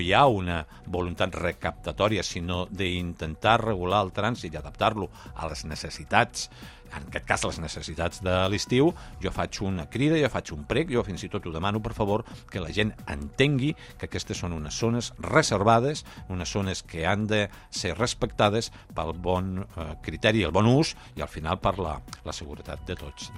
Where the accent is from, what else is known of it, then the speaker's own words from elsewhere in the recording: L'Ametlla de Mar, Catalonia, Spain; és vàlida tant pels que som de la Cala, com pels que viuen a Montroig